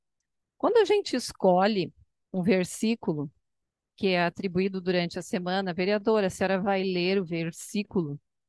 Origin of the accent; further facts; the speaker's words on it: Sertão Santana, Rio Grande do Sul, Brazil; até sou de Sertão Santana, Capitão Garcia, esses municípios que eu participo mais da igreja, não é aqui na cidade. Mas eu sou muito religiosa, sim